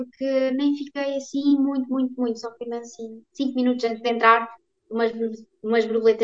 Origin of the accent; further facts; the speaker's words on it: Coimbra, Portugal; born there; Eu nasci em Coimbra e vivo também em Coimbra.